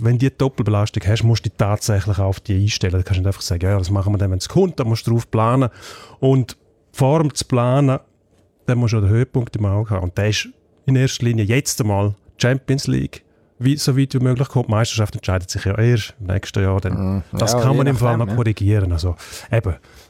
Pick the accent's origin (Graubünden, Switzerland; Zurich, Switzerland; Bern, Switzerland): Graubünden, Switzerland; als Bündner